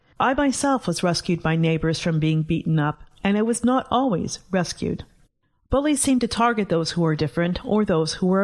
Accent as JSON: {"language": "English", "country": "Canada", "said": "their hearts were open to me as a Canadian"}